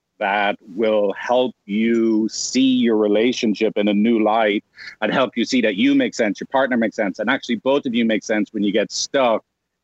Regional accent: Dublin, Leinster, Ireland; Yeah, so I'm from Ireland, Dublin.

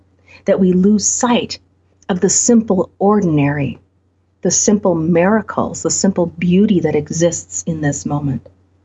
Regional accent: Canada; being the Canadian, being the observer to what's playing out in the States

